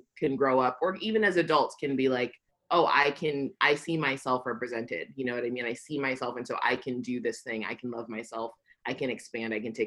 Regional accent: San Diego, California, United States; I grew up in San Diego. Like, my background is just that I grew up in San Diego, not seeing myself represented really anywhere.

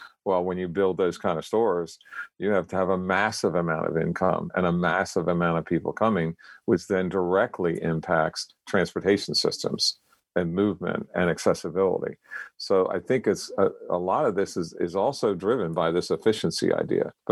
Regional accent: Baltimore, Maryland, United States; I experienced that as a citizen and child growing up in Baltimore City.

